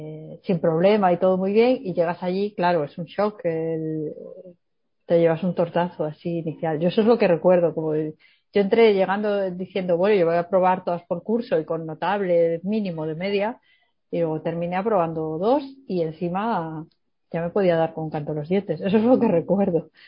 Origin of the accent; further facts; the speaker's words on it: Galicia, Spain; Es muy de anticiparse, yo no, yo soy gallega.